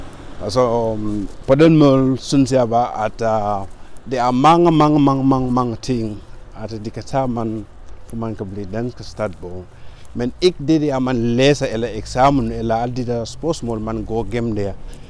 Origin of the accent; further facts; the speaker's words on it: Gambia; now in Sønderborg, Denmark; Jeg har boet 10 år her i Sønderborg. Jeg kommer fra Gambia. Det er en lille landsby, som ligger 500 kilometer fra hovedstaden.